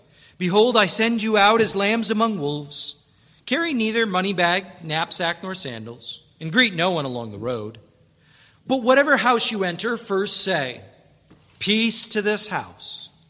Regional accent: New York, United States; moved away; also born or lived in Pennsylvania; I remember when I moved away from New York and lived in Pennsylvania, my accent began to flatten out into the Midwest tones.

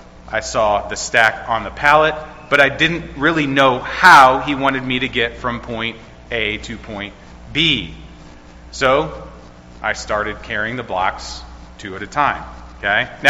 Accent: Ohio, United States; I love Ohio. I'm from Ohio. I'm now living in Louisville, Kentucky, teaching at Southern Seminary, pastoring there at Clifton Baptist Church.

